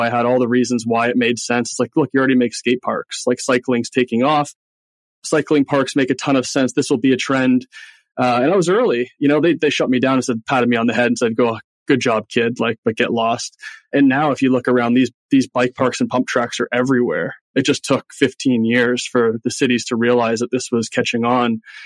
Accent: Pickering, Ontario, Canada; I grew up in Pickering, Ontario, so somewhat Eastern Canada, and grew up in a hockey family.

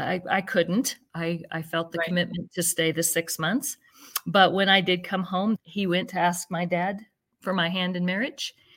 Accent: Phillipsburg, Kansas, United States; I grew up in Phillipsburg, Kansas. I spent my high school years telling everybody I would never marry a farmer.

